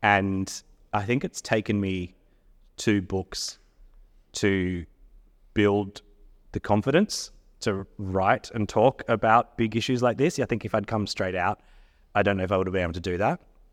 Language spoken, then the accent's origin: English; Sydney, New South Wales, Australia; I'm from Sydney, and I married a wonderful Scottish man, and he's lived in Australia for the last 10 years that we've been together